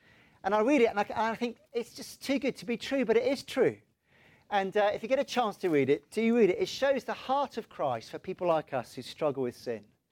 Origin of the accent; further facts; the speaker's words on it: Wales, United Kingdom; I'm in the Sea of Despond as a Welshman.